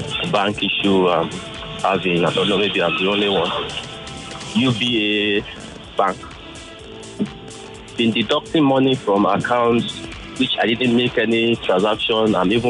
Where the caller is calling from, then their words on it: Lagos, Nigeria; I'm calling from Lagos, in short.